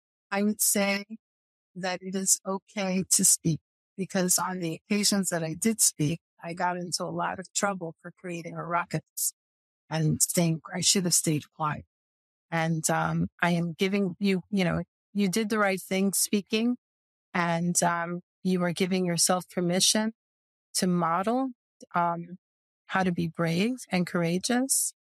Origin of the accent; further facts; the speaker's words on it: Milford, United States; not only in New York City, but at my hometown in Milford at the time